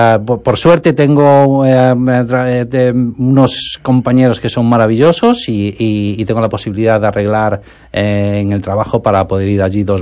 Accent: A Coruña, Galicia, Spain; Sí, como digamos de Coruña de toda la vida, ¿no?

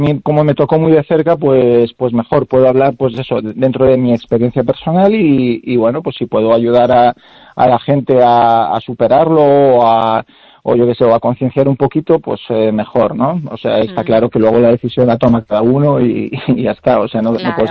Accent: Sarria, Galicia, Spain; Con mi pueblo también, evidentemente, con Sarria, pues y Sarria.

